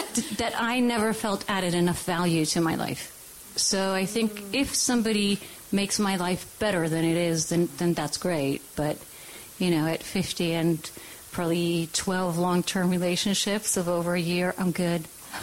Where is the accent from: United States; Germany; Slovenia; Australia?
Slovenia; Slovenia.